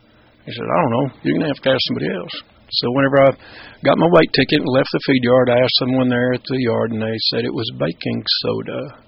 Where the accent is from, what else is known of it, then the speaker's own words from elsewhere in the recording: United States; Well, I grew up in Linn County, farming and ranching with my folks.